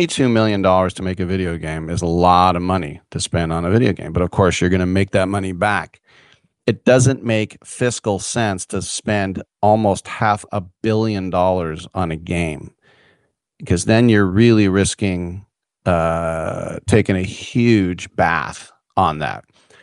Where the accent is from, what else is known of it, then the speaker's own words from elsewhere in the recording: California, United States; being a Californian, we can't fire full auto at gun ranges here.